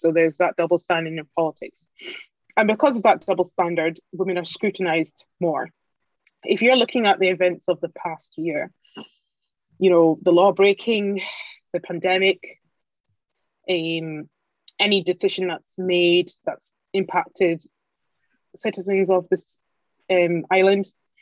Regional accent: Scotland, United Kingdom; I'm not even from Aberdeen anyway, so I'm fine saying that. I'm from Aberdeen Clare.

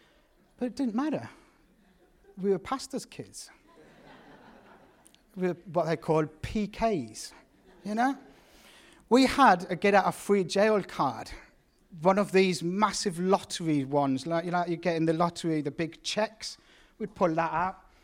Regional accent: United Kingdom; After the Falklands, we'd keep a little bit quiet. Where you're from? We're from Europe, somewhere. But you know, you're English and you're British and you draw attention

